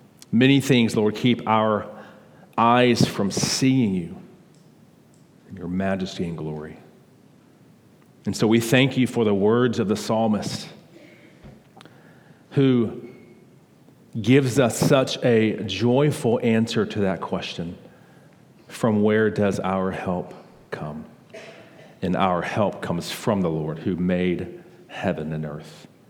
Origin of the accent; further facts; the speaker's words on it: Houston, Texas, United States; I'm not from Dallas. I don't know if this is better or worse. I'm actually from Houston.